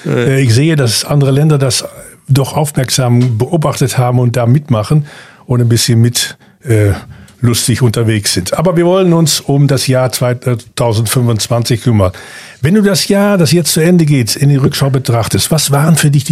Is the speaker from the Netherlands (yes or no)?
yes; Netherlands; German is a second language; als Niederländer